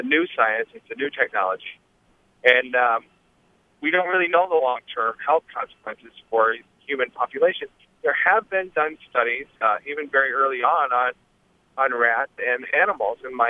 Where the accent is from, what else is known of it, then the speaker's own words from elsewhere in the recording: Iowa, United States; I'm from Iowa.